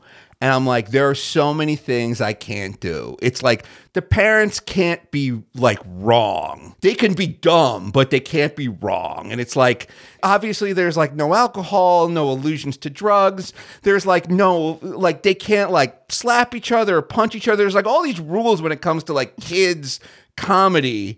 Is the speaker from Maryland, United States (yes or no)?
no; New York, United States; as a New Yorker, you're just kind of used to the idea that, like, there's going to be violence and vomit on trains.